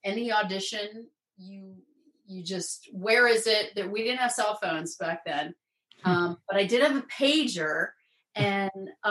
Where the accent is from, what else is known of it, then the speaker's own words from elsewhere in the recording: Rockville, Maryland, United States; I grew up in Rockville, Maryland.